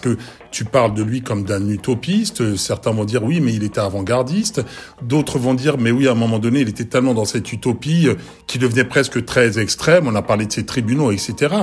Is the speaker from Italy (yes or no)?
no; Burkina Faso; aujourd'hui nous sommes au Faso, nous sommes Burkinabé